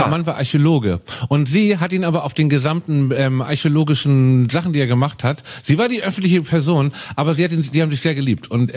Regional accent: Koblenz, Rhineland-Palatinate, Germany; Also, wir kommen aus Koblenz.

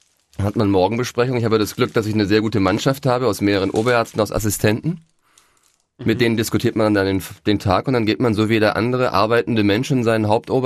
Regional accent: Munich, Bavaria, Germany; So in der, so 18 bis 24 war ich in München, wo ich aufgewachsen bin und wo ich geboren bin.

